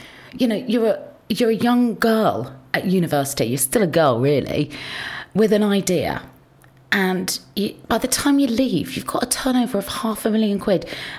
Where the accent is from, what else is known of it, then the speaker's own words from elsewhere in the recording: Midlands, United Kingdom; I grew up in the Midlands, as you know, and in the Midlands, ballroom dancing was huge